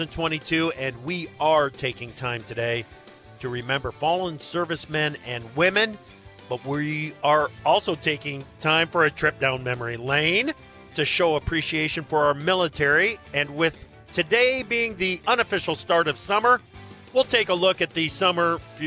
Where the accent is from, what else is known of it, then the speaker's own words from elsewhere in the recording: Oxford Junction, Iowa, United States; I'm actually going to be at the ceremony in my hometown of Oxford Junction, Iowa, at the Mayflower Cemetery.